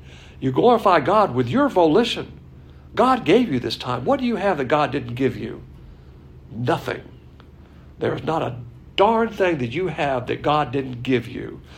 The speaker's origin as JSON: {"language": "English", "region": "the South", "country": "United States", "said": "I call it a plantation because I'm a Southerner"}